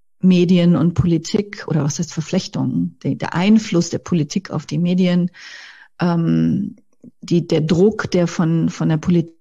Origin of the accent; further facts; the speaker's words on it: Trier, Rhineland-Palatinate, Germany; Luxemburg, das ist ja an der Grenze zu meiner Heimat, der Trierer Region